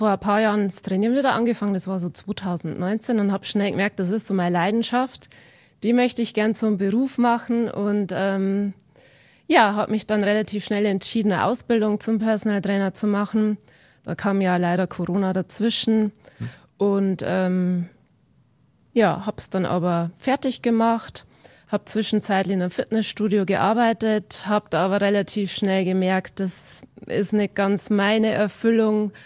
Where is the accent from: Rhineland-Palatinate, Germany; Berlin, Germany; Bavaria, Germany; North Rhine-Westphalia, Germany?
Bavaria, Germany; Straubing; bin 40 Jahre, Mama von 2 Jungs, komme aus Straubing, das ist in der Nähe von Regensburg.